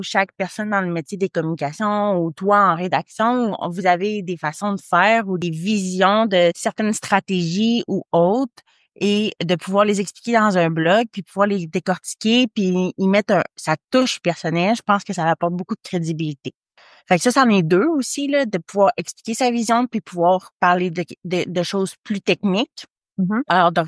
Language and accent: French; Lévis, Quebec, Canada; Donc, je suis de Lévis.